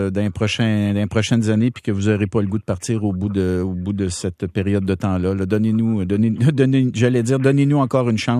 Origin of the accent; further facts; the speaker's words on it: Saguenay, Quebec, Canada; born there; née au Saguenay. J'ai subi du racisme toute ma jeunesse à cause de mon accent.